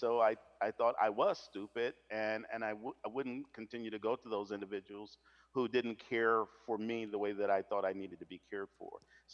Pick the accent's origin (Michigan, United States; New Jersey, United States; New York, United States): Michigan, United States; Flint; moved away as an adult; also born or lived in Arkansas; I grew up, I was born in Arkansas, but raised in Flint, Michigan, and lived there until 1983, until a time that I went into the United States Air Force.